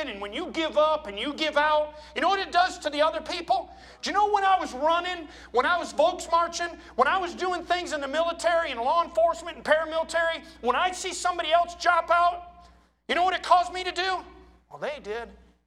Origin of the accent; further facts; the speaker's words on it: New York, United States; But there was a span of my life that I grew up on a dairy farm in upstate New York.